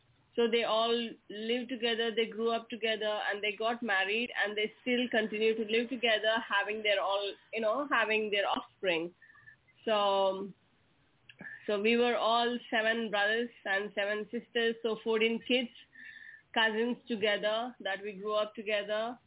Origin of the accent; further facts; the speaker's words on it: South India, India; So I come from South India, from a Hindu family. Okay, and it's a culture here to grow up in a joint family.